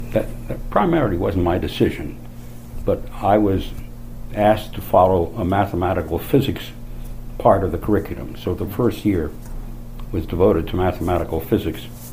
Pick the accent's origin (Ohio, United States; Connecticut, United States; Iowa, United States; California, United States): Connecticut, United States; Hartford; I was born in Hartford, Connecticut on October 20, 1918. I lived in Hartford until, I guess it must have been 1939.